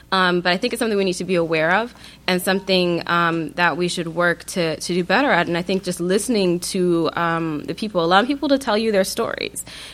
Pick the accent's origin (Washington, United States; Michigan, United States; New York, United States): Michigan, United States; Flint; So I do not live in Flint. But anytime that I tell someone that I'm from Flint, I get, it's like this weird thing people do.